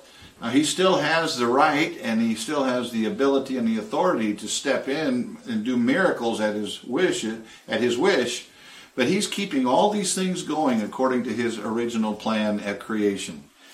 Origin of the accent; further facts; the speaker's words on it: Chicago, Illinois, United States; I'm from Chicago. I've seen people literally blown off their feet.